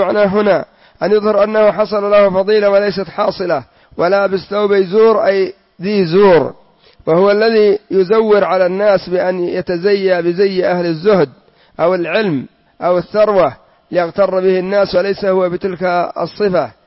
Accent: Yemen; ونحن عندنا في اليمن

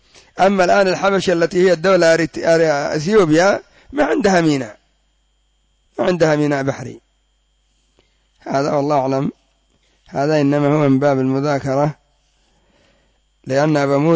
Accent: Yemen; النقل الجماعي الذي يسمى عندنا في اليمن بالرويشان

